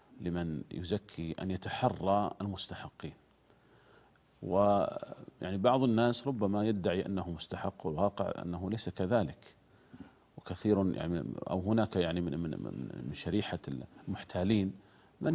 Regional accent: Saudi Arabia; عندنا في المملكة العربية السعودية

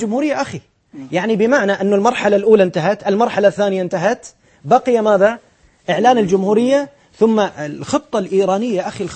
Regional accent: Bahrain; عندنا في البحرين، نعرف بعضهم زملاء

